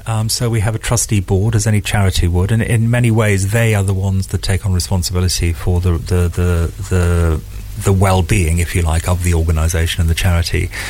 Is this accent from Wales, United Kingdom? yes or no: yes; Wales, United Kingdom; born there; I was born in North Wales, and there's a similarity, of course, to that. I was brought up in a pub, and I'm now living in an old pub, which has been renovated on the south of the island.